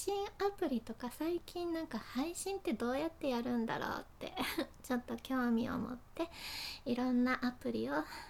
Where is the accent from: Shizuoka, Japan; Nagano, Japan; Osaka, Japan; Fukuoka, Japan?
Fukuoka, Japan; 出身地は福岡です。